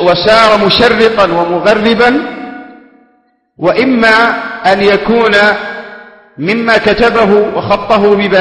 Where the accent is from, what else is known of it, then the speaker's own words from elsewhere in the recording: Yemen; من أول نشوء الفتن وظهورها عندنا في اليمن من عام 1410